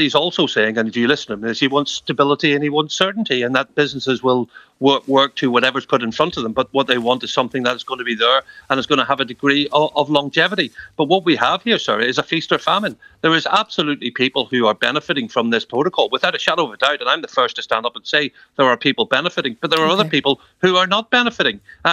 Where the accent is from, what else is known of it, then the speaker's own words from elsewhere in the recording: Northern Ireland, United Kingdom; I'm here from Northern Ireland